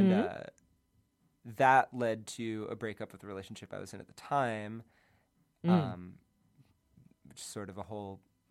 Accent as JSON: {"language": "English", "region": "Massachusetts", "country": "United States", "tie": "born or raised there", "said": "I grew up outside of Boston."}